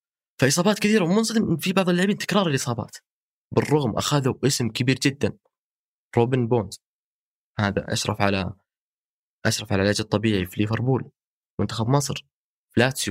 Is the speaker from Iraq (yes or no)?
no; Saudi Arabia; عندنا في السعودية